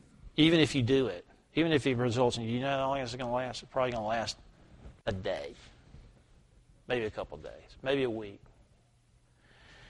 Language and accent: English; the South, United States; When I grew up in the South.